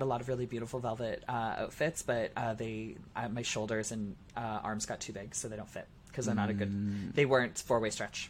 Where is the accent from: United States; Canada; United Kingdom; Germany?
Canada; I am the Canadian pork chop.